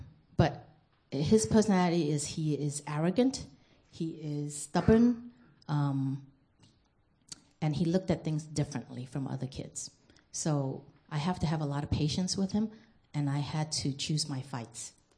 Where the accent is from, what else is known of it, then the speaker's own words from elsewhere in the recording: New York City, New York, United States; And just take it with a grain of salt, because I am from New York City. I grew up in New York City, so I tend to be very direct